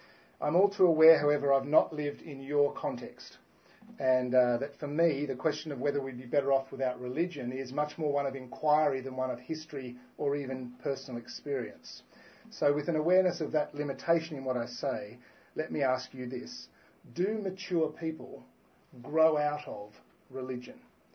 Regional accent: Australia; I speak to you tonight as an Australian

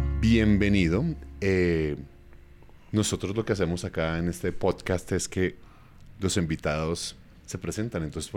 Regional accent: Colombia; nosotros como colombianos tenemos tan buen café?

